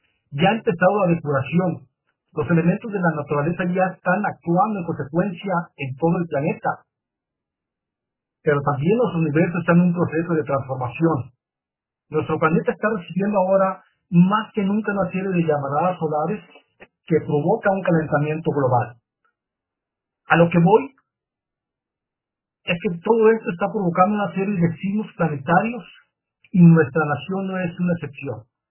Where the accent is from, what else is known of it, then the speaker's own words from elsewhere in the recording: Monterrey, Nuevo León, Mexico; yo soy de Monterrey